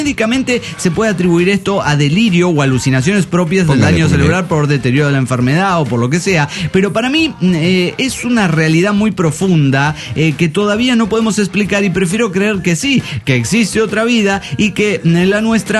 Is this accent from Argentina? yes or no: no; Tarija, Bolivia; Hola, ¿cómo están? … de Tarija, Bolivia.